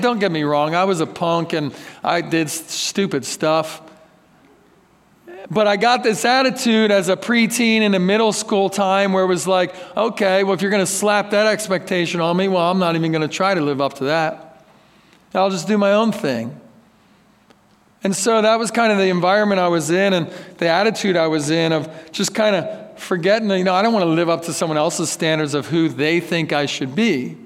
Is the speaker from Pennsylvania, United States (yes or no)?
yes; Philadelphia, Pennsylvania, United States; now in Texas, United States; You know, I came from Philadelphia. I didn't know what it was about.